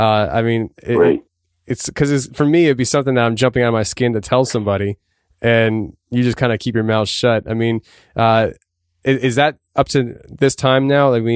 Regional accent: Shamokin, Pennsylvania, United States; I mean, I live in Pennsylvania, obviously, but I'm from Shamokin.

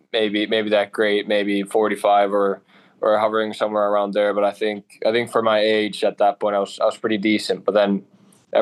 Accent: Oulu, North Ostrobothnia, Finland; born or raised there; English is a second language

